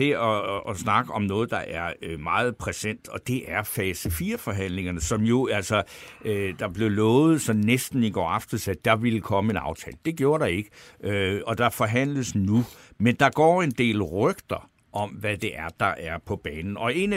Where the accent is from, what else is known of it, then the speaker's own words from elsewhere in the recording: Svendborg, Region of Southern Denmark, Denmark; Jeg har så selv været i Svendborg, hvor jeg kommer fra